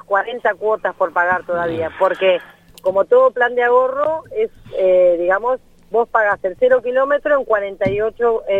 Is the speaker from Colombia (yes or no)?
no; Bella Vista, Buenos Aires Province, Argentina; yo soy de Bella Vista, partido de San Miguel, provincia uh-huh. de Buenos Aires.